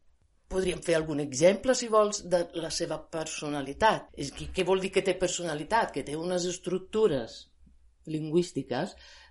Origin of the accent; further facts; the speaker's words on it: Naples, Campania, Italy; first language Italian; Catalan is a second language; now in Barcelona, Spain; Sí, jo sóc nascuda a Nàpols, he viscut a Nàpols durant molts anys i ara fa molts anys també que visc aquí a Barcelona